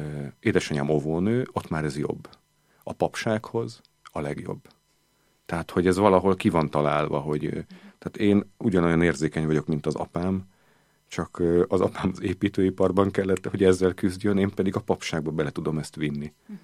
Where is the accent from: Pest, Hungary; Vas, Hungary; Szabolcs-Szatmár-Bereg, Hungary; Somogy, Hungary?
Vas, Hungary; Szombathely; Szombathely mellett éltem, Szombathelyen születtem